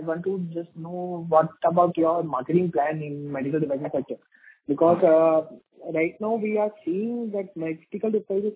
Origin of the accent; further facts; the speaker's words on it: Northeast India, India; So we come from Northeast. So we are presently at Guwahati as well. There is a lot of opportunity in Northeast, right?